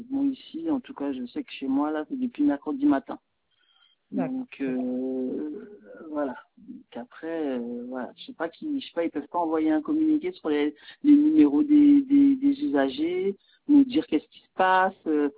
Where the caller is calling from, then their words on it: Le Gosier, Guadeloupe; je suis habitante du Gosier Petit Havre.